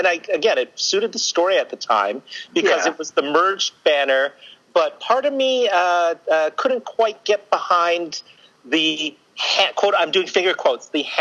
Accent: Toronto, Ontario, Canada; I was a kid growing up in Toronto

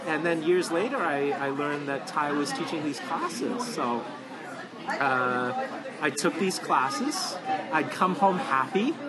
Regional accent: Toronto, Ontario, Canada; Here's a little background about growing up in Toronto as well.

